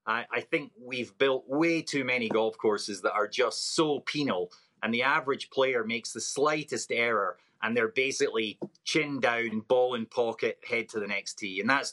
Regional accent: Scotland, United Kingdom; Being a Scotsman, born and raised

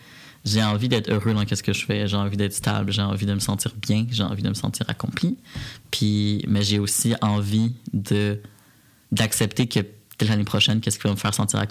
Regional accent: Repentigny, Quebec, Canada; moi, j'ai grandi à Repentigny, là, en petite banlieue. Fait que comme, j'avais une réalité quand même proche de Montréal. J'ai pas grandi en région, rien que ça.

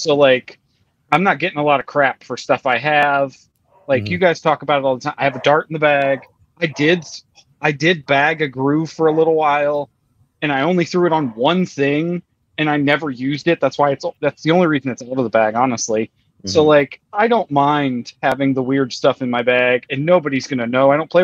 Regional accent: Ohio, United States; I also have three children in the house and the same name as you, and we're both from Ohio.

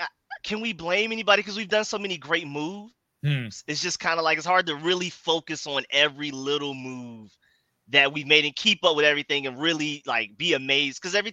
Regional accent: Atlanta, Georgia, United States; also born or lived in Maryland; But I was born in Maryland. I was in PG County, Mitchellville, Bowie, all of that type of stuff for a little bit. Then I moved to Atlanta.

